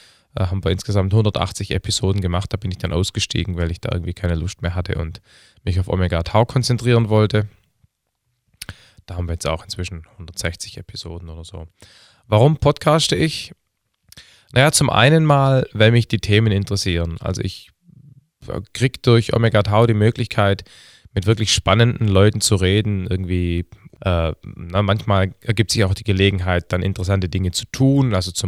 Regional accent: Heidenheim an der Brenz, Baden-Württemberg, Germany; now in Stuttgart, Germany; Bin geboren 1974, bin jetzt also 40 und ich bin aus Deutschland, Baden-Württemberg, Stadt aus Heidenheim an der Brenz bin ich geboren. Das ist eine Kleinstadt auf der Schwäbischen Alb. Jetzt lebe ich gerade in Stuttgart

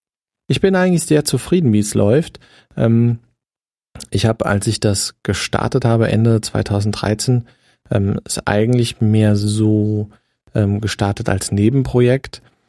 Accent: Frankfurt am Main, Hesse, Germany; also born or lived in Groß-Umstadt; now in Darmstadt, Germany; Geboren bin ich in Groß-Umstadt, habe meine Kindheit, Jugend und das frühe Erwachsenenalter in Frankfurt am Main verbracht und wohne mittlerweile aber in Darmstadt.

